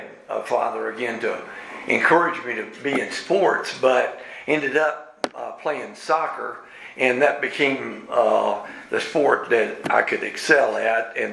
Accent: Lebanon, Tennessee, United States; I was raised in Lebanon, Tennessee.

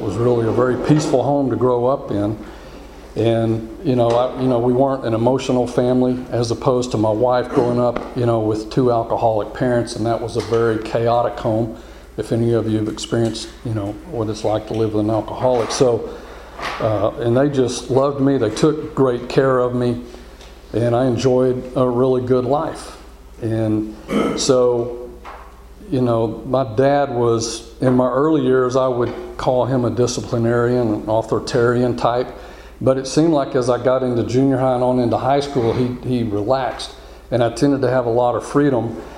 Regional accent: Houston, Texas, United States; So I'm an only child, born and raised in Texas. I've been in Houston since fifth grade, 1970.

